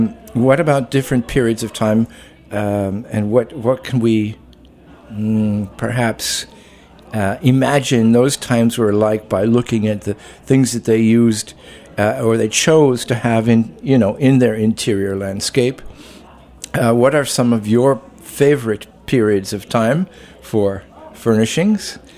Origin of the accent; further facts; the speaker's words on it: Chicago, Illinois, United States; Yes, I'm from Chicago.